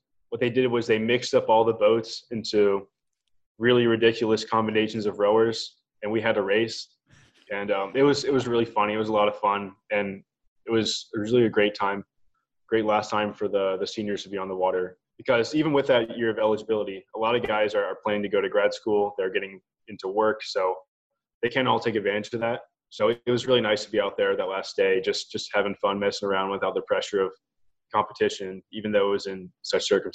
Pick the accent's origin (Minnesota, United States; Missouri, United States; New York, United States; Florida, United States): Florida, United States; Jacksonville; also born or lived in Philadelphia; Well, I was born in Philadelphia, and my family moved down to Jacksonville in 2005. I've kind of grown up with the community, even if it wasn't born here.